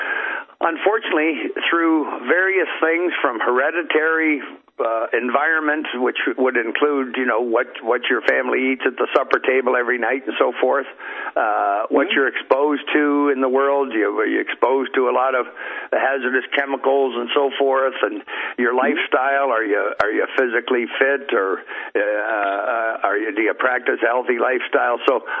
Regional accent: Port Colborne, Ontario, Canada; He lives in Port Colborne here in my hometown.

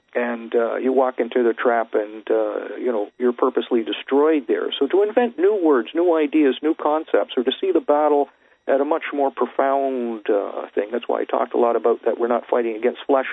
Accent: Canada; from Canada

